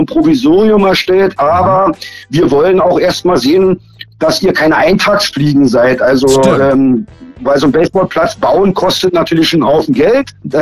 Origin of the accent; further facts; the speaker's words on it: Berlin, Germany; Ich bin in West-Berlin groß geworden und hatte ziemlich viel Kontakt mit den amerikanischen GIs.